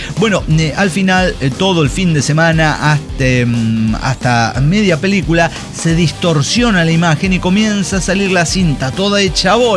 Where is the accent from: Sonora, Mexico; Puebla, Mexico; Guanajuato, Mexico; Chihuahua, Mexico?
Sonora, Mexico; mi familia no puede pagar esto, somos gente pobre de Sonora